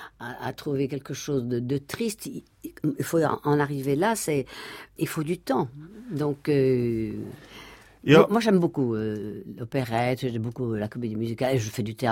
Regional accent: Brussels, Belgium; born there; Bruxelloise, hein, oui. Un zinique, ça veut dire un bâtard, parce que je suis née Wallonne, du Flamande, hein, je suis Brabançonne, je suis née à Bruxelles, c'est-à-dire à Laeken, tout à côté du château du roi.

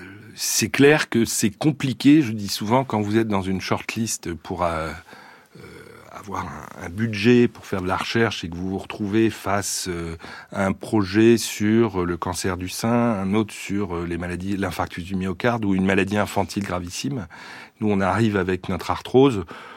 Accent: Brittany, France; Non, je suis breton en plus.

